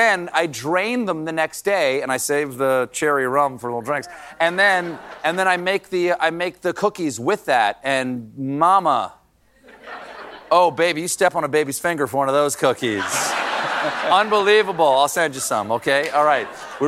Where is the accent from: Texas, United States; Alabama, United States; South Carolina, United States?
South Carolina, United States; I'm from South Carolina, and we have a little place down there